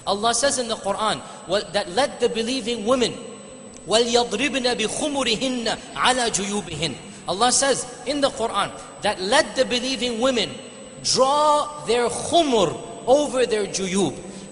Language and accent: English; United States; I come from America, that's where I live, that's where my home is, that's where my family, everybody is there.